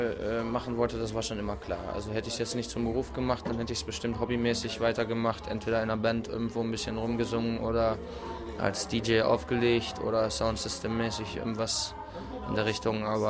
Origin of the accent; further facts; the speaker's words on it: Bielefeld, North Rhine-Westphalia, Germany; Und da, wo ich herkomme aus Bielefeld, da ist so, ja, kommt es einem vor, als wenn es 364 Tage im Jahr regnen würde.